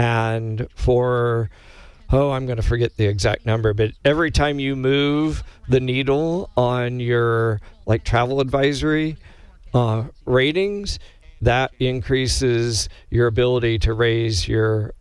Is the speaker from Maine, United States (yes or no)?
no; Indianapolis, Indiana, United States; I grew up in Indianapolis.